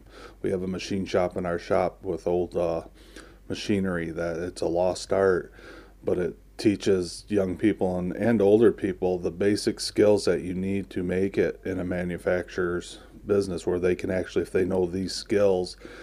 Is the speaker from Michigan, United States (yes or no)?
yes; Owosso, Michigan, United States; Yes, I'm born and raised in Owosso.